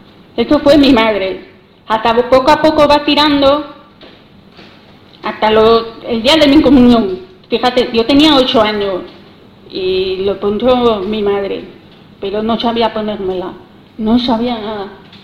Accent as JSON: {"language": "Spanish", "town": "Salamanca", "region": "Castile and León", "country": "Spain", "also_born_or_lived": "Zaragoza", "moved": "as an adult", "said": "Porque yo, mira, me fui fuera de Salamanca, he vivido en Zaragoza a los 20 años."}